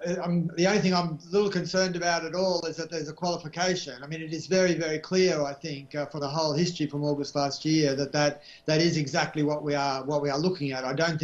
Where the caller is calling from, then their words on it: Australia; I'm speaking from Australia